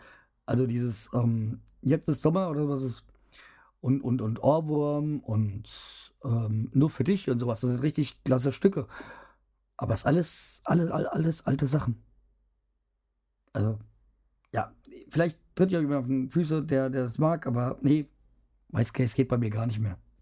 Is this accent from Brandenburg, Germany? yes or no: no; Hanau, Hesse, Germany; es halt auch in Hanau ist und ja, eigentlich in dem Stadtteil, also Steinheim, wo ich aufgewachsen bin, wo ich immer gerne bin